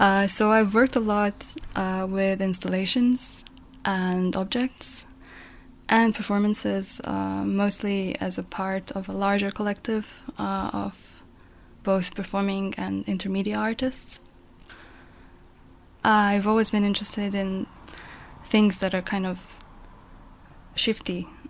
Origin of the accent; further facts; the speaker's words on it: Zagreb, City of Zagreb, Croatia; I'm from Zagreb, and I'm an intermediate artist.